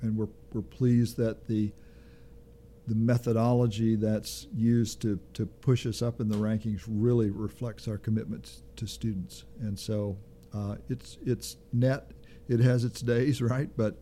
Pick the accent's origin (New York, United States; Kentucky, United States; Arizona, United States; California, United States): Kentucky, United States; Bowling Green; I grew up in Bowling Green, Kentucky.